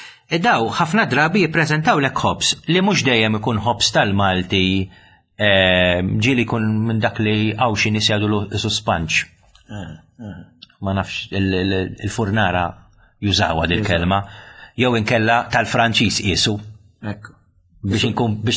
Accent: United Kingdom; now in Malta; jiena ġej mill-Brittanja.

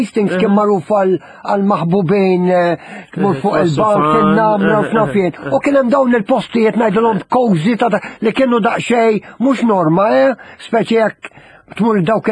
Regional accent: Valletta, South Eastern Region, Malta; Imma ftakar jien mill-Belt.

